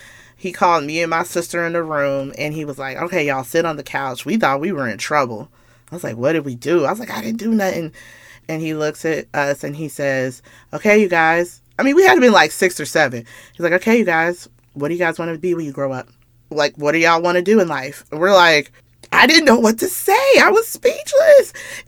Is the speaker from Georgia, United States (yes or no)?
yes; Atlanta, Georgia, United States; born there; also born or lived in Kentucky; now in Chicago, United States; I am currently living now in Chicago, Illinois. Here's the story. I was born in Georgia. My parents met in Georgia.